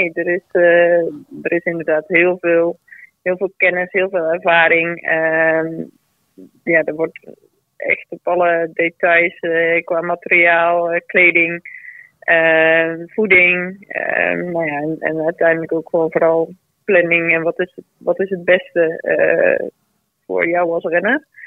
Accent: Netherlands; Dat is toch wel een kleur die je als Nederlander graag draagt.

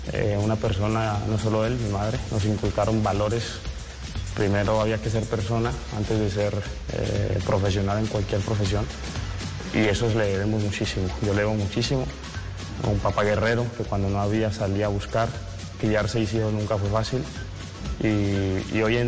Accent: Cali, Valle del Cauca, Colombia; soy de Cali, vos sabes que los de Cali suelen tener un poquito de sabor.

